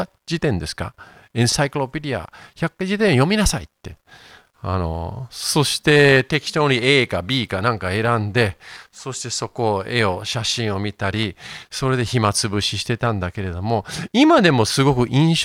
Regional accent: Yokohama, Kanagawa, Japan; 子供頃横浜育ちで

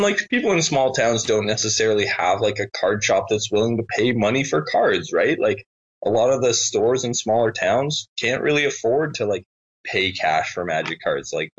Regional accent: Winnipeg, Manitoba, Canada; I'm from Winnipeg, right? And like, I know that sort of small town idea of like, there's something exciting happening, you know, and I definitely grew up

